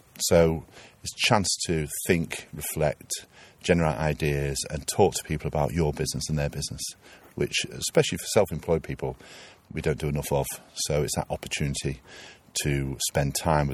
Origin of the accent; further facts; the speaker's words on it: Harrogate, Yorkshire and the Humber, United Kingdom; I'm from Harrogate in North Yorkshire, and I love the Yorkshire Dales.